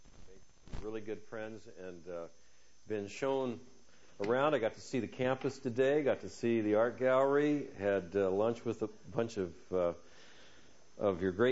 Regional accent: California, United States; I'm from California. I'm in Illinois, in the Midwest, and I'm sweating.

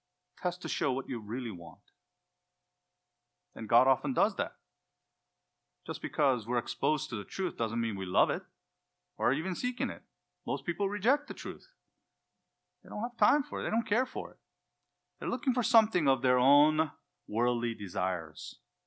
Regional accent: South Korea; now in United States; I'm an immigrant from South Korea.

